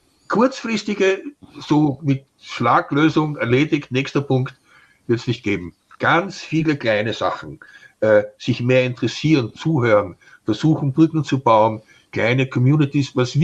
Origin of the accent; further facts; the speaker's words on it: Tyrol, Austria; Ich habe meine Kindheit, meine Jugend in Tirol verbracht teilweise.